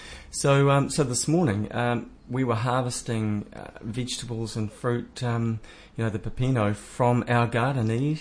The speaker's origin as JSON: {"language": "English", "region": "Auckland", "country": "New Zealand", "tie": "born or raised there", "said": "From a guy born and bred in Auckland to being down here and almost being self-sustaining."}